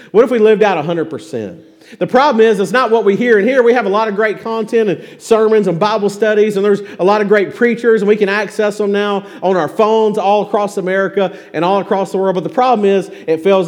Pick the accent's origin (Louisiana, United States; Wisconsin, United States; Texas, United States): Louisiana, United States; Now, I grew up in East Central Louisiana. I'm not Cajun. It's like North Louisiana. We're more redneck or hillbilly or whatever you want to say. But I grew up in rural Louisiana.